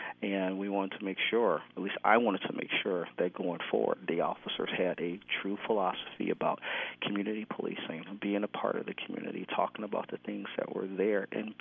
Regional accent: Chicago, Illinois, United States; Look, I'm from Chicago, and people used to shoot at us all the time as police officers.

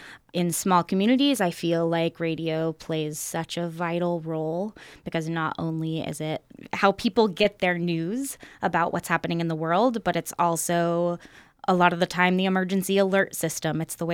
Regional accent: California, United States; now in Alaska, United States; I'm a reporter from Northern California. I'm from a town of about 700 people, but I've been living kind of all over the country and Latin America for the last 10 years. And now I just moved to Alaska.

